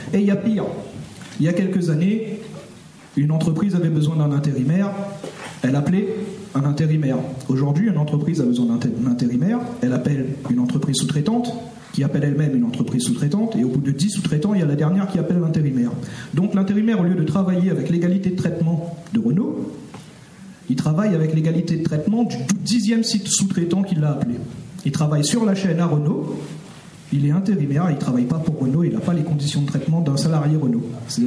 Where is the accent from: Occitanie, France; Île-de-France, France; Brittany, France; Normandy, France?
Normandy, France; Le Havre; parce que je suis du Havre.